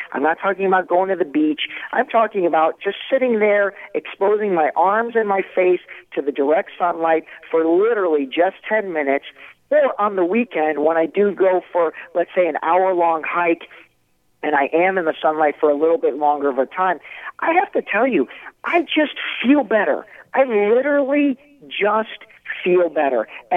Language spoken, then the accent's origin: English; Cleveland, Ohio, United States; my hometown of Cleveland, Ohio.